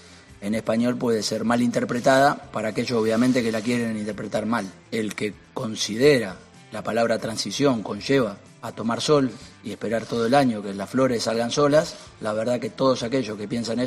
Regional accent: Argentina; Posiblemente tenga un mal español, porque soy argentino

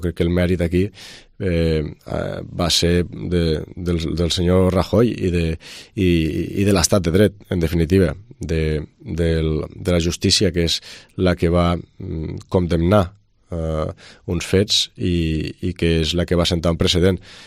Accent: Pontons, Catalonia, Spain; a Pontons, al meu poble.

